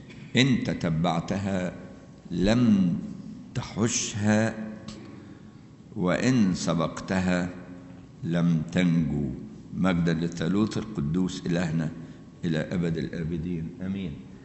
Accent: Egypt; العادة دي مش موجودة عندنا كمصريين

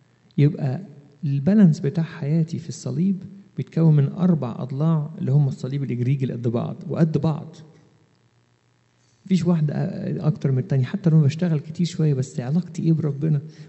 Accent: Egypt

